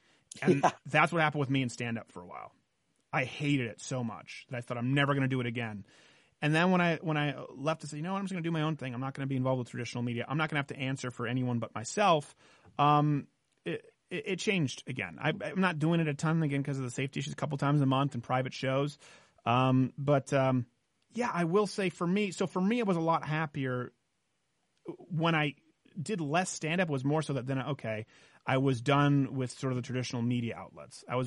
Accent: Canada; I was raised in Canada where it didn't exist.

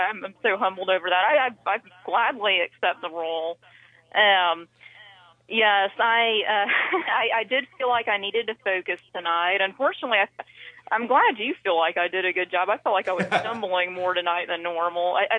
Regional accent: the South, United States; when I'm watching this stuff as a Southerner, when I'm watching these things...

